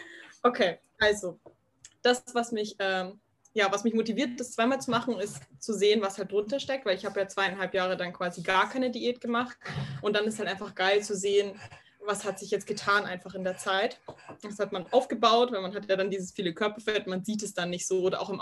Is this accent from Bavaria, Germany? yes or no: yes; Munich, Bavaria, Germany; ich komme aus München